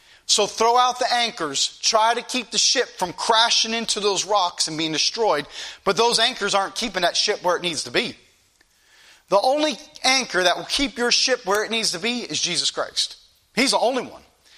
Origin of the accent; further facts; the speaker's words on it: Easton, United States; when I was born over there in Easton, and for the first part of my life, we lived over there.